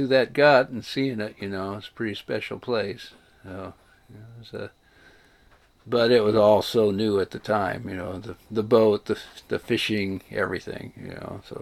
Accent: Indiana, United States; moved away as an adult; now in Alaska, United States; I was born in Indiana and went through high school and got out of there as quick as I could.

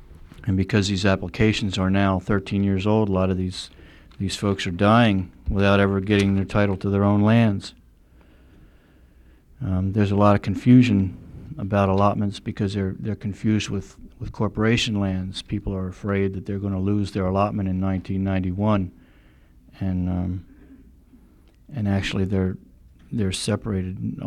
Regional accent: Fairbanks, Alaska, United States; I'm from Fairbanks.

